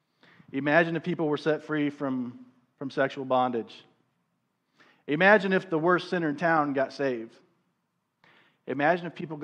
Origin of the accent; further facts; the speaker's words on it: Missouri, United States; I grew up in Missouri.